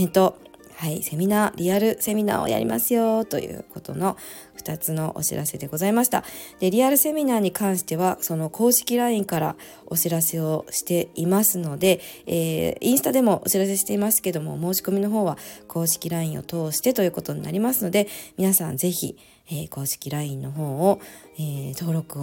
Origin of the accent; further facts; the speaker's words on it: Kansai, Japan; なぜなら私東京に住んでいる人じゃないからです。はい、関西人なので基本的には関西に帰って